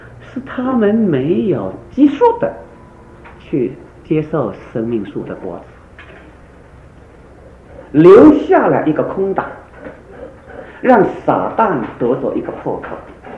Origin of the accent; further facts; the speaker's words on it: Guangdong, China; 好像我们广东人就有这句话，公不离婆，秤不离砣